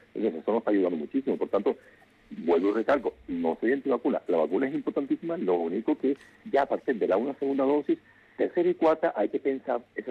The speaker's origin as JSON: {"language": "Spanish", "country": "Cuba", "said": "porque fíjate que estoy hablando egoístamente, como europeo, bueno, europeo de adopción, porque yo realmente soy cubano, como persona que vive en Europa, en el primer mundo"}